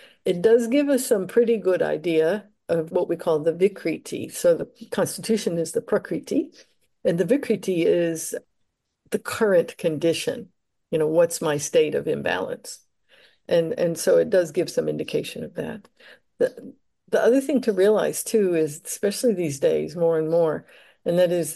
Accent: United States; I grew up in the United States, so I can speak for that. But my parents were not from the United States

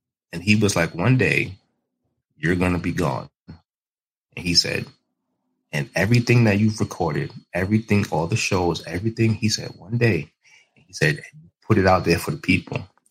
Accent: New York, United States; So born and raised in New York. So, you know, you always hustle, you know, you always hustle, man.

